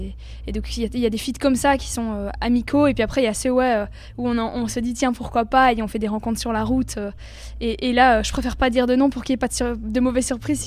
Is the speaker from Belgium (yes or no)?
yes; Belgium; nous, on vient de Belgique, donc c'est le nord du nord.